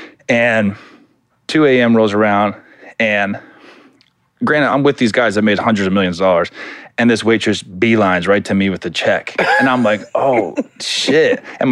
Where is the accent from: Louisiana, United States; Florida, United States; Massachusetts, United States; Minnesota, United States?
Florida, United States; growing up in Florida, I'd always go to Miami, and I lived in L.A. in the off season.